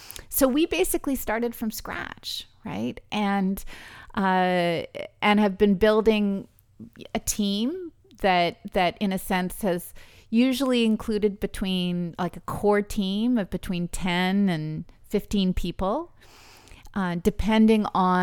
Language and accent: English; British Columbia, Canada; I'm an Anglophone, I'm originally from British Columbia, you know, my second language is Mandarin, you know, and while I've been working very hard on my French for a long time, you know, it's my third language